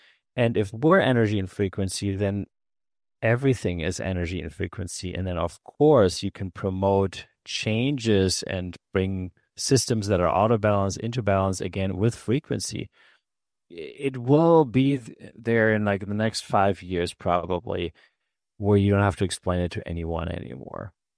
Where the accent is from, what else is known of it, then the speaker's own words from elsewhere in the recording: Germany; English is a second language; moved away; also born or lived in United States / Ireland / Spain; I'm from Germany originally. I was born there. I grew up there. And then I was in the United States in the 90s for about a year, and then went back to Europe, stayed in Ireland and Spain and in Germ